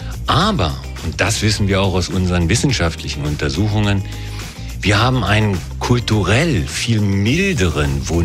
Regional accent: Northern Germany, Germany; now in Switzerland; aus dem Land, wo ich herkomme, Norddeutschland.

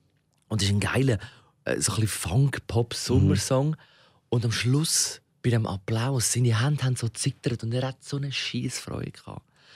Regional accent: Switzerland; Musikalisch war es auch bei uns in der Schweiz interessanter als Österreich

